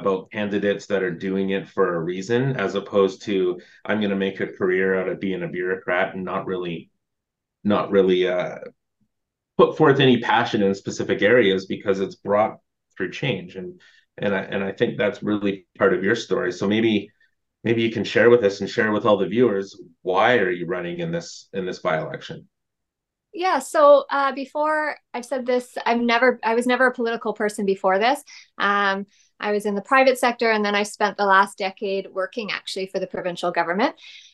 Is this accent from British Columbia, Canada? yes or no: yes; Esquimalt, British Columbia, Canada; now in Metchosin, Canada; I grew up, I've always been an island girl. I've never left. I grew up in Esquimalt, and now I'm in Machozen, just at the Langford Machozen border.